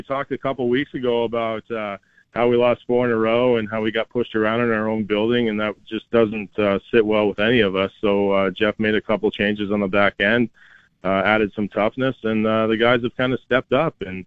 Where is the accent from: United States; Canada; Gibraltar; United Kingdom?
Canada; sitting there on the couch with my dad watching that, as a Canadian kid, I didn't realize the magnitude that it had for the country.